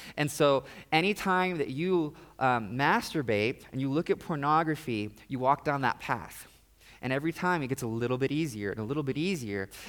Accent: Kansas, United States; Part of my life, I grew up in Kansas, and in Kansas, the grass gets like super tall.

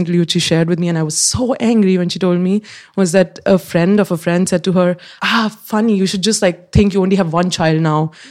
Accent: Delhi, India; English is a second language; And I live in Delhi, or I was from Delhi. So there's enough opportunity. It's not like I'm running away. I'm upper middle class.

